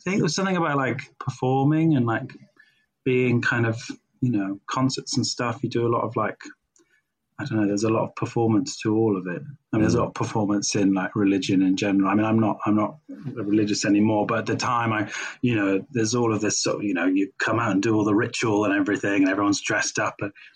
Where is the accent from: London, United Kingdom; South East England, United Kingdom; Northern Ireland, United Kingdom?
South East England, United Kingdom; I grew up in Sussex, really.